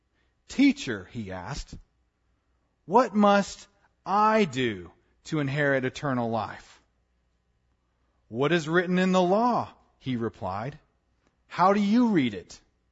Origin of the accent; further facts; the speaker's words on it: Wyoming, United States; When I was a kid growing up in Wyoming and there was, you know, a 1,000-plus acre ranch that lied before our ranch house